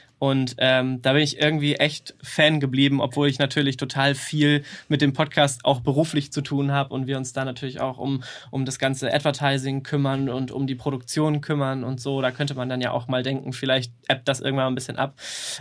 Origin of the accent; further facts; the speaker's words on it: Schleswig-Holstein, Germany; now in Hamburg, Germany; ich komme eigentlich aus der Nähe von Kiel. Aber ich bin jetzt schon, wie lange bin ich denn in Hamburg? 7 Jahre, vor 6, 7 Jahre ungefähr, ja. Aber nee, zugezogen.